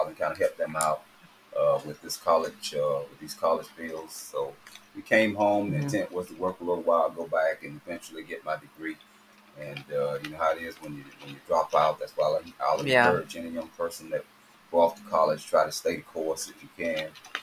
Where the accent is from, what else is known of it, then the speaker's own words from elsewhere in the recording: United States; I am from Scriven County, born and bred here, went to school here, graduated from Scriven County High School